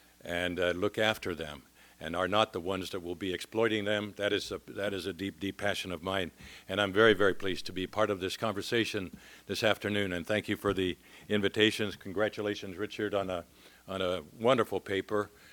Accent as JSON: {"language": "English", "region": "Kwilu", "country": "DR Congo", "tie": "born or raised there", "said": "as a boy growing up in the Congo, in Bandundu province"}